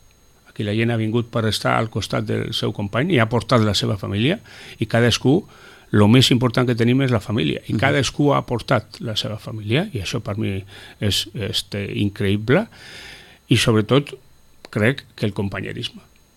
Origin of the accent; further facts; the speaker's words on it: San Sebastián, Basque Country, Spain; la veritat és que jo soc de Sant Sebastià